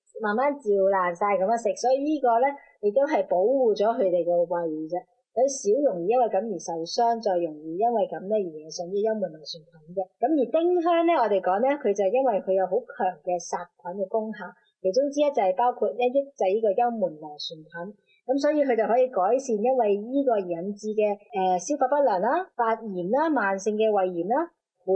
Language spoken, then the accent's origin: Cantonese; Hong Kong